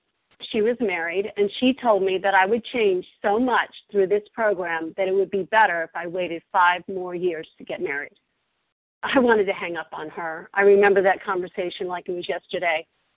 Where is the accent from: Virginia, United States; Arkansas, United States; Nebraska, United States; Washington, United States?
Virginia, United States; also born or lived in Colorado; but I lived in Colorado by this point, and I'm originally from Virginia, where I am now.